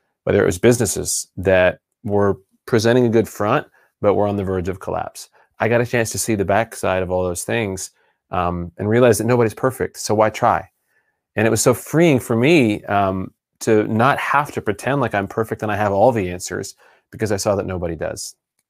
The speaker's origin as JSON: {"language": "English", "region": "Texas", "country": "United States", "tie": "born there", "said": "So I was born in Texas in the USA, and everything's bigger in Texas, including egos."}